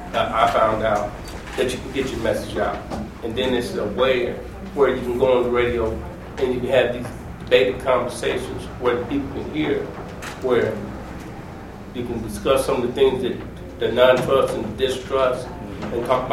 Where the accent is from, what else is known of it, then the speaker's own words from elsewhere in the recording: Champaign, Illinois, United States; I'm from Champaign, Illinois.